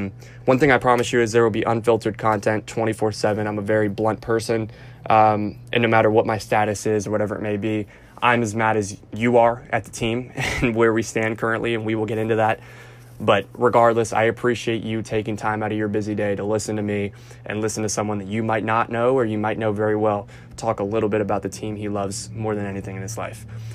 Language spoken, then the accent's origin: English; North Carolina, United States; My family is all from New York. I am from the South in North Carolina, but always been a Giants fan, grew up a Giants fan.